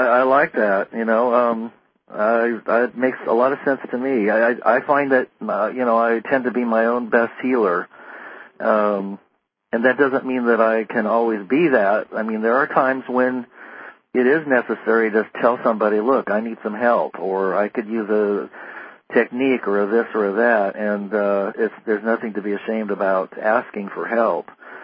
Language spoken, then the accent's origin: English; Santa Barbara, California, United States; I was born and raised in Santa Barbara, and of course we had access to the beaches, and it was almost 70 degrees year round.